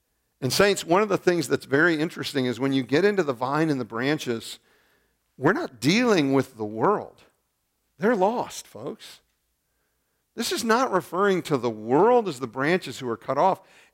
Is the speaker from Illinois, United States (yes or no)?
yes; Illinois, United States; And you got to understand, I was raised outside of Chicago, but I was raised by country folk, okay?